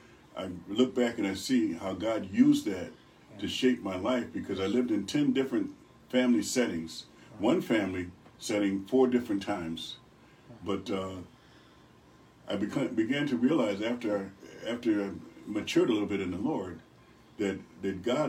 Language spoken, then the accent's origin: English; Rochester, New York, United States; I grew up on the west side of Rochester, born and raised in Rochester, New York. And I spent the majority of my life over on the west side until I went to the Navy.